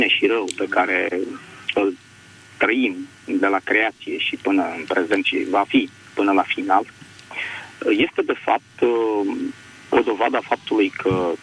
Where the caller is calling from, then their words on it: Bucharest, Romania; din București.